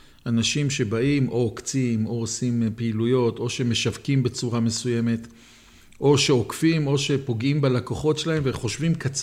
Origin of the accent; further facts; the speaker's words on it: Jerusalem, Jerusalem District, Israel; אני ירושלמי